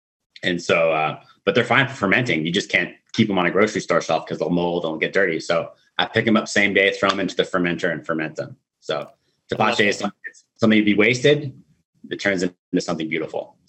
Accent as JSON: {"language": "English", "region": "California", "country": "United States", "tie": "born or raised there", "said": "I've really never lived outside of California. And I'm married an Australian"}